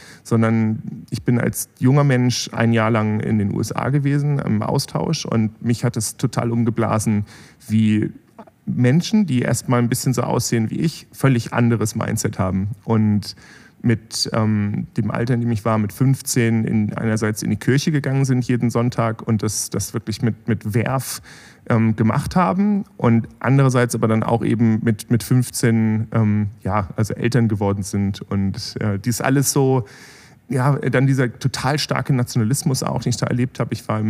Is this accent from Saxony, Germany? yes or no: no; Bremen, Germany; ich bin da in Bremen aufgewachsen und dann zu sagen, jetzt muss ich irgendwie nach Berlin und muss mir das hier angucken.